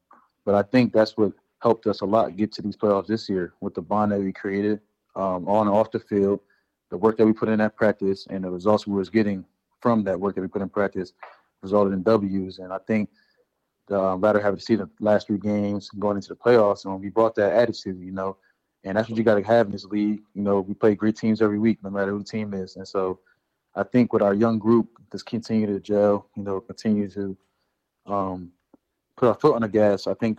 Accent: New Jersey, United States; I'm from Jersey, so, you know, a lot of the same weather, you know, cold, you know, snows most of the time.

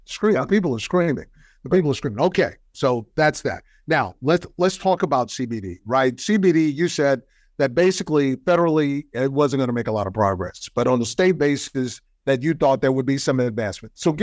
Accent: Texas, United States; I'm from Texas, and so I'm in Texas

